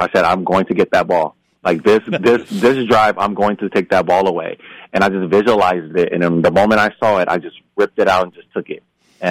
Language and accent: English; California, United States; I'm from Southern California, so it was a big culture shock for me the moment I landed in Eugene.